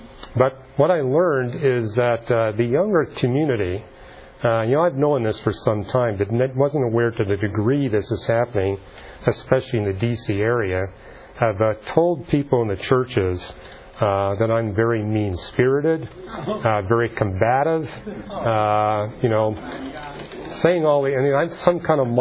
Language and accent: English; British Columbia, Canada; And I talked about how I was raised in British Columbia.